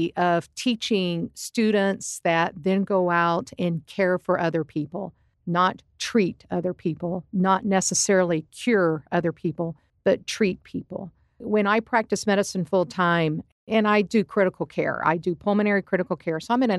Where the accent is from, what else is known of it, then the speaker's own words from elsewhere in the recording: Lubbock, Texas, United States; I'm from Lubbock.